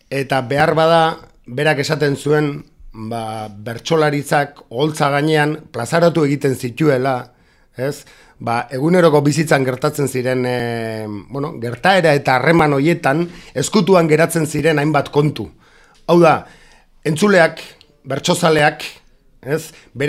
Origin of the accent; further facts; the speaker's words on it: Urnieta, Basque Country, Spain; Nire herrian, Urnietan